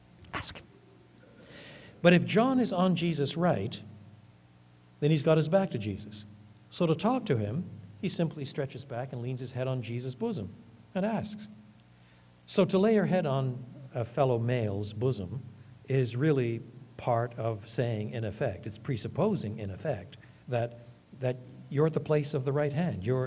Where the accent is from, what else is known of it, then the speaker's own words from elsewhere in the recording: French Canada, Canada; Now, I was brought up in French Canada. And because I was brought up in French Canada, there's a Latin side to my temperament and culture.